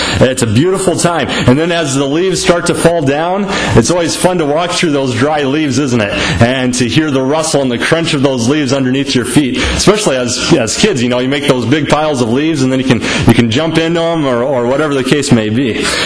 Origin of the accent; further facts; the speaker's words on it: Onslow, Iowa, United States; back in my hometown of Onslow, Iowa